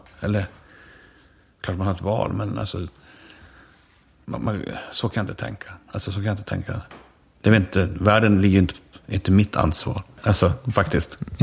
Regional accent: Sweden; Att vi är svenskar och vi delar någon slags värdegrund och såna här saker.

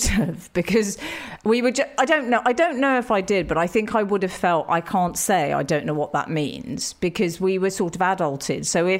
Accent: Highgate, London, United Kingdom; growing up in Highgate Village in North London

